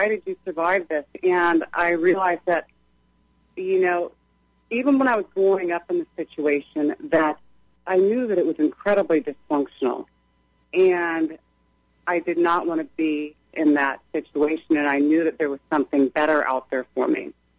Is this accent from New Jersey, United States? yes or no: no; Seattle, Washington, United States; I grew up in Seattle during the late 80s and 90s.